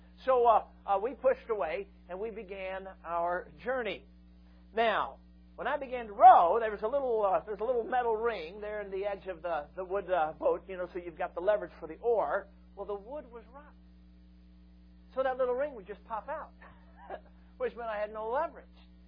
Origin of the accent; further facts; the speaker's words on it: Chicago, Illinois, United States; now in Michigan, United States; Now, I'm a Chicago boy, though I've based out of Michigan since 98. I grew up in Chicago. I'm a city boy.